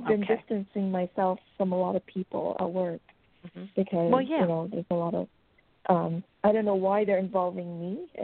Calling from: Ontario, Canada; I'm calling from Canada.

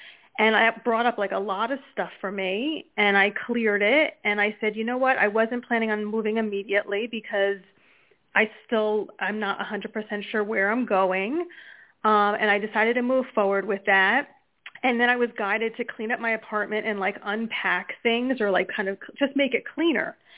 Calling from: New Jersey, United States; New Jersey.

